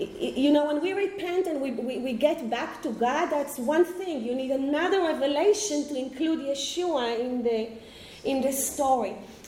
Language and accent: English; Israel; born there; English is a second language; I live in Israel. I was born in Israel.